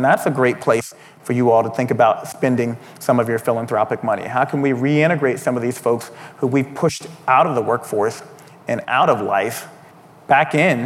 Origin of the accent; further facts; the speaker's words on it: Indiana, United States; Indiana, my home state, just started up their Healthy Opportunities Office